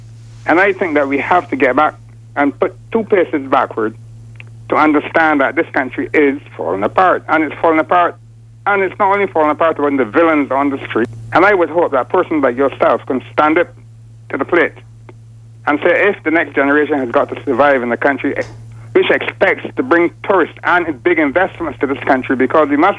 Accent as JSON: {"language": "English", "country": "Canada", "said": "And that is what I think is very remarkable about a place like Canada. I am a Canadian too."}